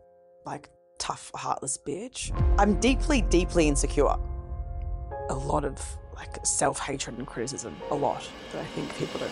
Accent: Gold Coast, Queensland, Australia; I'm actually from the Gold Coast, Brisbane, originally.

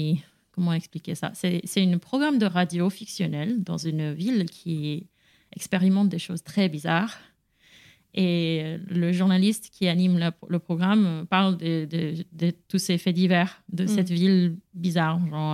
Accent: United States; je les connais parce que je suis américaine dans tous les cas

